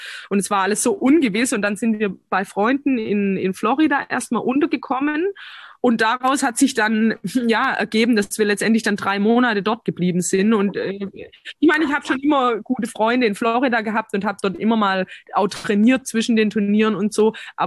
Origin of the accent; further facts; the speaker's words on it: Baden-Württemberg, Germany; Schwabenländle, gell, ist halt meine Heimat.